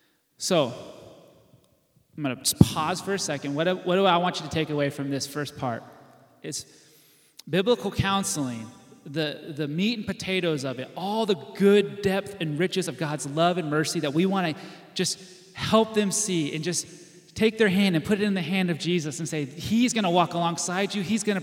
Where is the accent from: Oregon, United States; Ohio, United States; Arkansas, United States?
Oregon, United States; and again, I'm from Oregon, okay? That's the blue part of our country, okay?